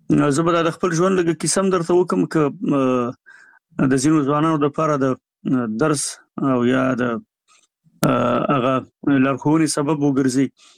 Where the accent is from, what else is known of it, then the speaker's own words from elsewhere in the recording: Jalalabad, Nangarhar, Afghanistan; زموږ کلی د دغه نه ډېر لرې دی، د جلال آباد نه، د ښار نه، چې 15 کیلومتره